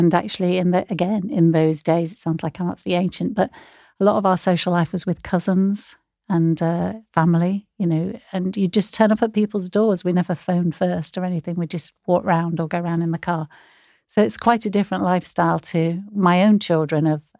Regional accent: Rochdale, North West England, United Kingdom; moved away as an adult; now in London, United Kingdom; Yeah, I was born in Rochdale, like the co-op movement … Cyril Smith. I don't know what that means, but yes, that's where I come from. But I've been in London really

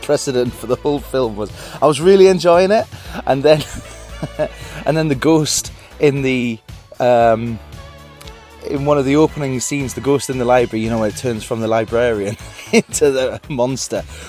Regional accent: United Kingdom; I saw the film when it came out in the UK at the cinema in my hometown.

